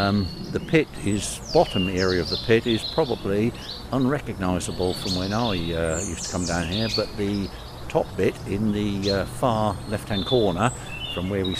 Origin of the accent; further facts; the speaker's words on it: Norwich, East of England, United Kingdom; now in Necton, United Kingdom; I no longer live in Necton, but I was born and bred in Kett's Hill and lived here for many years.